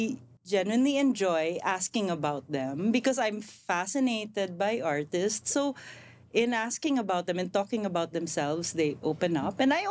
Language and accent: English; Philippines; I always teach them that I'm from the Philippines.